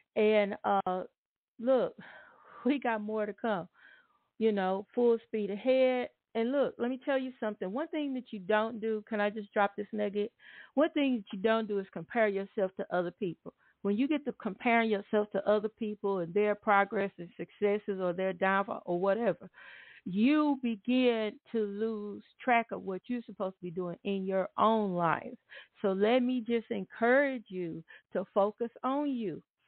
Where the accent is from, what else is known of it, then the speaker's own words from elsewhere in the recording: Atlanta, Texas, United States; now in Houston, United States; I'm from South Park. Well, I'm really from Atlanta, Texas, but I've been in Houston long enough to call it home.